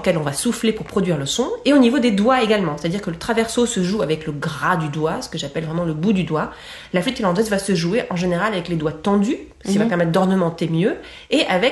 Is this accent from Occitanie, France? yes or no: yes; Perpignan, Occitanie, France; Voilà, je suis née à Perpignan, donc pour faire une courte biographie, j'ai appris à marcher et puis j'ai appris à danser la sardane.